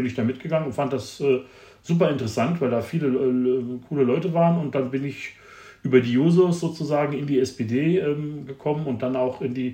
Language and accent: German; Saarland, Germany; now in Marburg, Germany; ursprünglich komme ich aus dem Saarland.